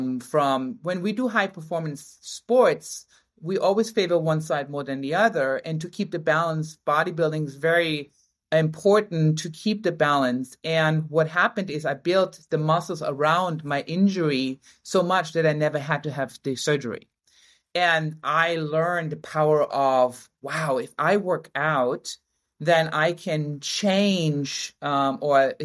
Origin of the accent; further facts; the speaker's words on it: Berlin, Germany; English is a second language; I was raised and born in Germany, Berlin.